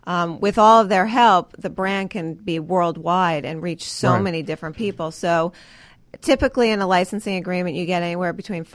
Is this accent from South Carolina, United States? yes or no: no; New York, United States; And I'm from New York, so it's almost like coming full circle with being at FAO Schwarz and now Madame Alexander.